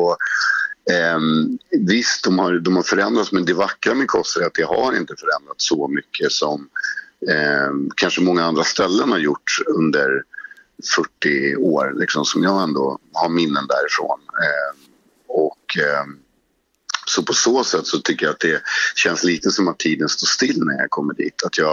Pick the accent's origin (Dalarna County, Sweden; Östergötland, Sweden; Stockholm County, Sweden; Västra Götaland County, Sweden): Stockholm County, Sweden; Stockholm; Men jag är ju väldigt starkt Stockholmsförknippad också. Jag älskar liksom den platsen jag är uppväxt på i Stockholm och sådär, och liksom flera generationer tillbaka.